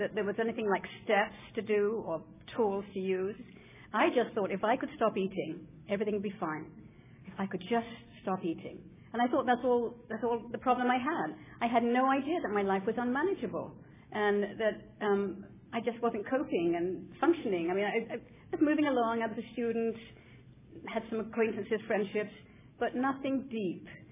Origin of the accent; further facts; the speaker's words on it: United Kingdom; moved away; And it's not just because I'm British, but that is part of it too.